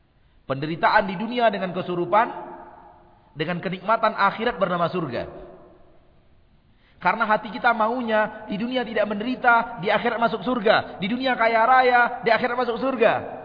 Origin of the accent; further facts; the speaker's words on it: Kamang, West Sumatra, Indonesia; Dulu di kampung saya Bu, Kamang. Kamang Mudia. Tarusan. Saya masih ingat. Ketika saya kecil, SD, kelas 2, kelas 3.